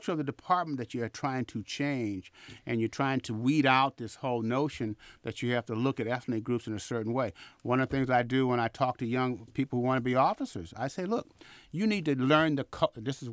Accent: Vallejo, California, United States; I grew up in Vallejo

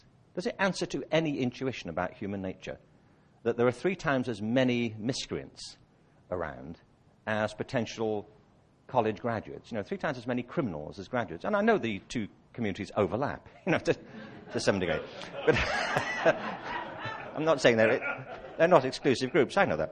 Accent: United Kingdom; born there; I was born in Britain in 1950.

